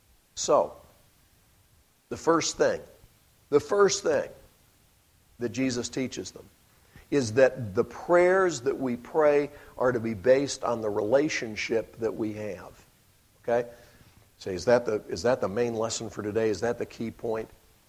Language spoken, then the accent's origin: English; Montreat, North Carolina, United States; the church where I grew up in Montreat, North Carolina